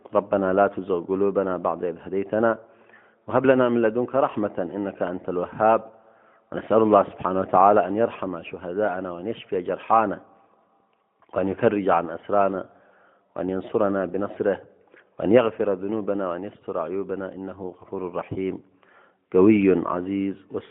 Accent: Yemen; وأقيم الحق والعدل في ربوع بلدنا اليمن

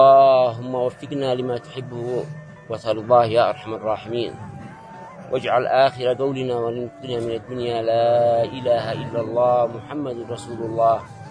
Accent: Yemen; فصرنا كيمنيين أنصارا ومجاهدين رقما صعبا

